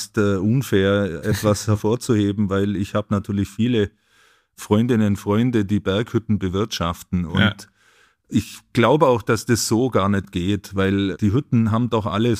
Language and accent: German; Günzburg, Bavaria, Germany; born there; now in Munich, Germany; Ich lebe in München, ich bin geboren in Günzburg, also in Mittelschwaben sozusagen